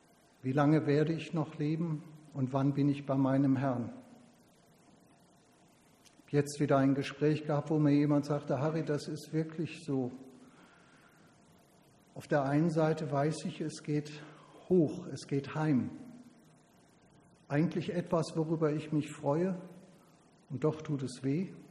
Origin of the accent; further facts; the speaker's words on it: North Rhine-Westphalia, Germany; Ich bin ja im Ruhrgebiet groß geworden. Das ist eine Ecke, wo man gerne mal so lockere, lustige Sprüche von sich gibt.